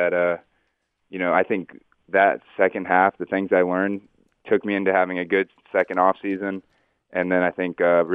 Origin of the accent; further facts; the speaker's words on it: Tampa, Florida, United States; I grew up in Tampa, so I was a Rays fan growing up